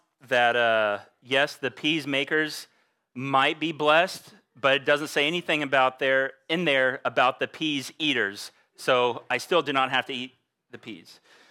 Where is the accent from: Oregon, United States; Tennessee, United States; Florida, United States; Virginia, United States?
Florida, United States; growing up in Florida, at the age of 12, we grew up around the beach and kind of the shores of the Gulf Coast beaches growing up